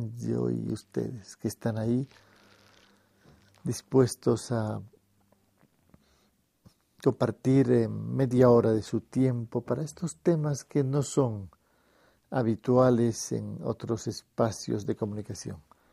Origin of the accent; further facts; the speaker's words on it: Bolivia; born there; Nací en Bolivia